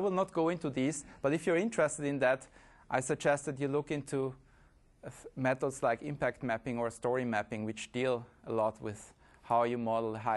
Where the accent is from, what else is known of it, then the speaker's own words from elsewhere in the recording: Vienna, Austria; English is a second language; I'm from Austria, in Vienna.